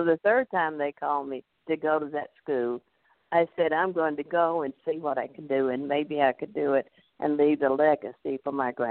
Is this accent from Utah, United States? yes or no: no; Louisiana, United States; born there; Well, my background was I was born in North Louisiana during the Jim Crow era, and also it was during the Great Depression, so we were very poor.